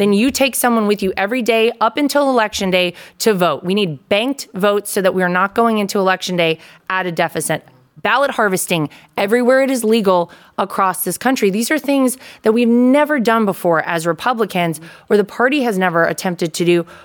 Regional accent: North Carolina, United States; This is a guy who was the GOP chair in the state of North Carolina, my home state.

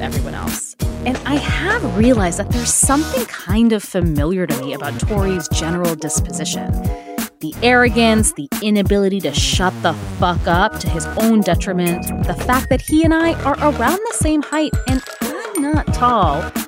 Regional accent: Canada; also born or lived in Toronto; as if I am not Canadian, as if I never lived in Toronto

